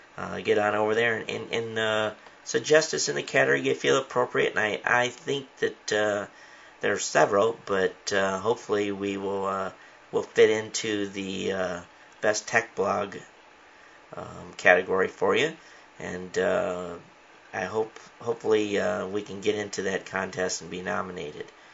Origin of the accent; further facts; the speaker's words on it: United States; But, you know, I being American, I much prefer to drive on the right-hand side.